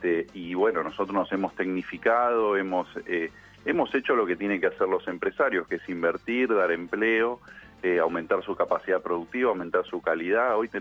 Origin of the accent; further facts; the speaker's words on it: Argentina; lo que nosotros decimos como pymes argentinos, como productores nacionales